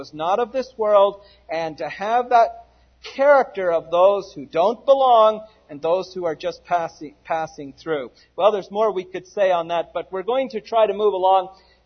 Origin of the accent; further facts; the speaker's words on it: Canada; now in United States; my homeland of Canada, the first question they usually ask me is my citizenship. And I tell them I'm a Canadian.